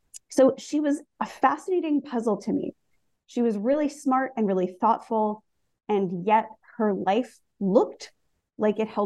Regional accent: New Jersey, United States; Yeah, I grew up in New Jersey. I went to a big public high school and encountered a number of different religious practices in the world around me, within my own family.

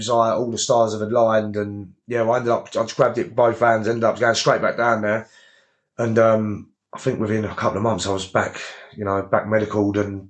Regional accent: Gillingham, South East England, United Kingdom; like I'm from Gillingham

